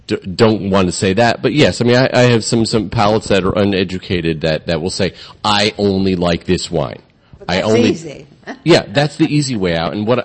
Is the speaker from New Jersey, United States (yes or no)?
yes; New Jersey, United States; No, I'm originally from New Jersey.